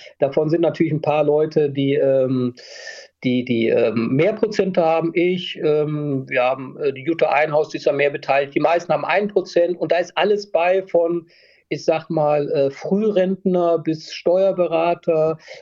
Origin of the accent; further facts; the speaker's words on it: Düsseldorf, North Rhine-Westphalia, Germany; Köln vermeide ich natürlich als Düsseldorfer.